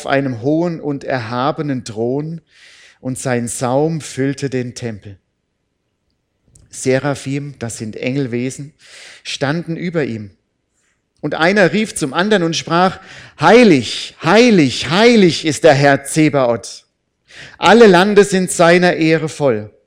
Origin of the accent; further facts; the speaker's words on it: Crumstadt, Hesse, Germany; Als ich so 11, 12 Jahre alt war, da ging ich in meinem Heimatdorf in Krummstadt in die Jungschar.